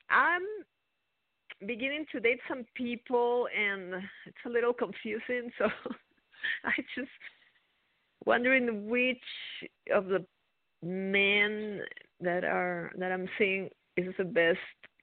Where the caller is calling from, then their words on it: New Mexico, United States; I'm in New Mexico.